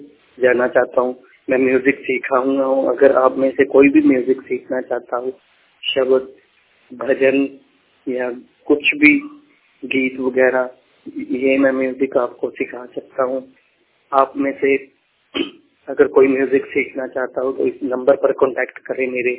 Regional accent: Wadala, Punjab, India; मैं अमृतसर का रहने वाला हूँ। जिला मेरा अमृतसर पड़ता है और गांव रामतीर्थ के पास वडाला का रहने वाला हूँ मैं।

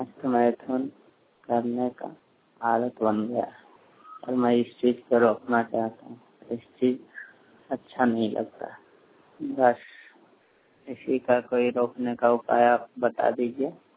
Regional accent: Bihar, India; now in Kolkata, India; कोलकाता से बिहार का रहने वाला हूँ। मुझे तो जहाँ रह रहा हूँ इस जगह का नाम बकुलतल्ला है

